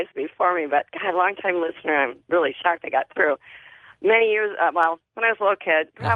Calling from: Ohio, United States

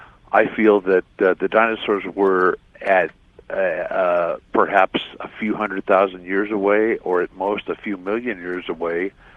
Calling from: Lower Lake, California, United States; from Lower Lake in California.

